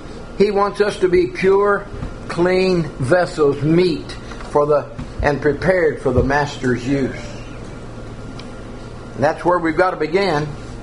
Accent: Missouri, United States; also born or lived in Illinois; now in California, United States; I mean, I came from Missouri and Illinois to California, and she had to come from Texas to California, and God put us together.

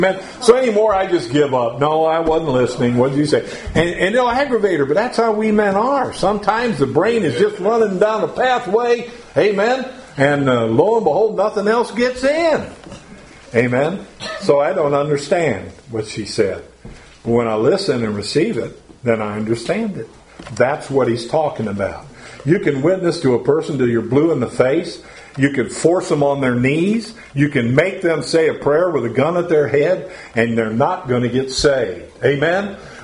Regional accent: Ohio, United States; I mean, I'm not ruined because of where I grew up either, because I grew up near Cleveland.

